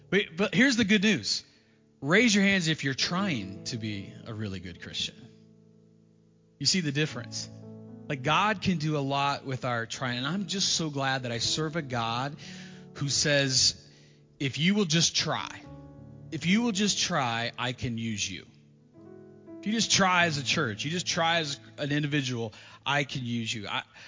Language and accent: English; Florida, United States; When I grew up in Florida, like I said, I've told this story before, so if you've heard it, but I grew up in Florida